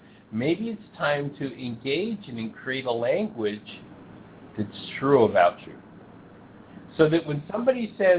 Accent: England, United Kingdom; I'm English, I listen to someone speaking German and said, that's just babble

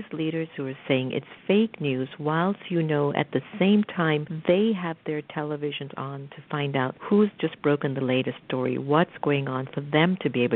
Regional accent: Miami, Florida, United States; while growing up in Miami, I remembered watching Michelle on the news regularly. And I was a teenager in those days.

